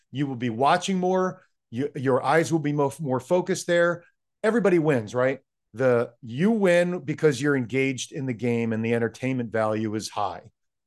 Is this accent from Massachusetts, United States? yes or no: no; New Jersey, United States; I'm not generally very good at that and learned early because I grew up around Atlantic City with blackjack, et cetera.